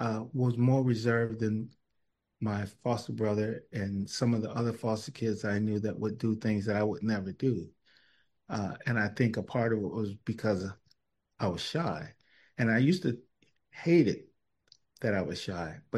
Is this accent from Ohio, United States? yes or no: yes; Cleveland, Ohio, United States; You know, I grew up in Cleveland, and fighting was a part of what you had to do.